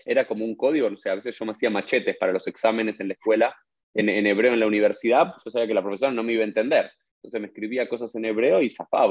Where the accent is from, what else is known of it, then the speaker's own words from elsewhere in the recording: Argentina; Vengo de la Argentina y te puedo asegurar que no existe.